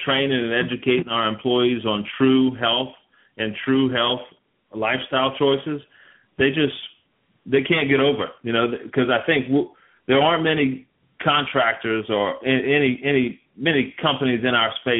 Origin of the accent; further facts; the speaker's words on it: Houma, Louisiana, United States; I was born and raised here in Houma, Louisiana, and I love to eat.